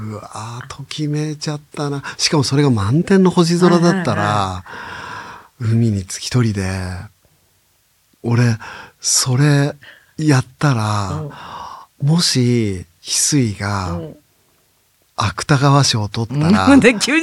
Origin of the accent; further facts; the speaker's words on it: Niigata, Japan; 僕新潟出身なので、